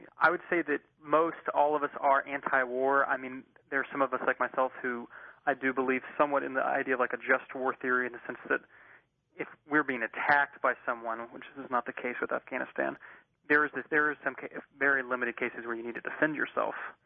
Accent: Oklahoma, United States; So I grew up in Oklahoma. A good deal of my family is still there, so I decided to come to Texas to work with a progressive group that counters religious extremism down here.

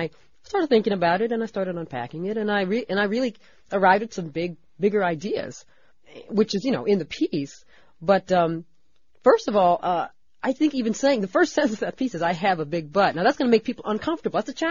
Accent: Los Angeles, California, United States; I didn't know the politics of art when I was growing up in South Central.

